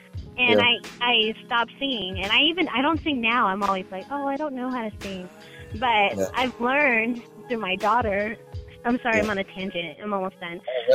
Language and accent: English; San Bernardino, California, United States; I grew up in San Bernardino, and we would go to Redlands, too. So I'm from the IE, so I totally get what you're saying.